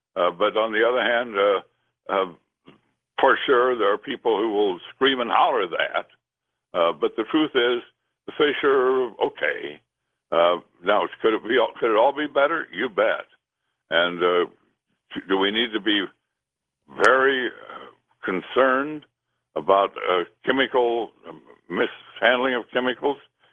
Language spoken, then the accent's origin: English; Carbondale, Illinois, United States; My hometown as a teenager in Carbondale in southern Illinois, I remember the smog hanging over it in the late 40s and 50s when I was a boy.